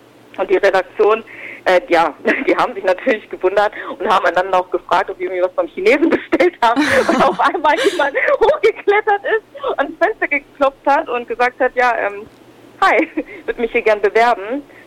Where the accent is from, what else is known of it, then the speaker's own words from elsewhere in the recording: Hanover, Lower Saxony, Germany; ich komme ja auch ursprünglich aus Hannover